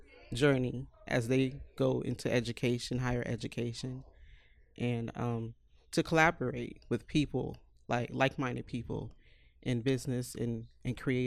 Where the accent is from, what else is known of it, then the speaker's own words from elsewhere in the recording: Florida, United States; South Florida. Oh, well, it's my hometown. Born and raised here. My family is here. My friends are here.